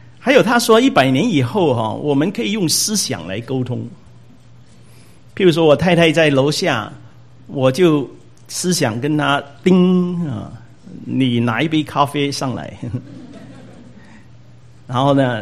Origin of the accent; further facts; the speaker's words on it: China; 我们中国人很好，有啊，在啊，才过新年又旧年哈